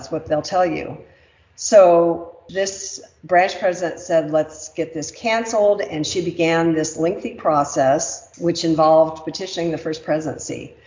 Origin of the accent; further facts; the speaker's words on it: California, United States; now in Southern Utah, United States; Southern California. We have moved from South Pasadena 3 years ago to Southern Utah.